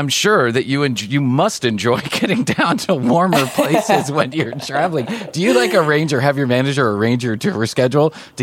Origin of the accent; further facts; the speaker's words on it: Chicago, Illinois, United States; now in Atlanta, United States; I grew up in Chicago and I think I've done my penance.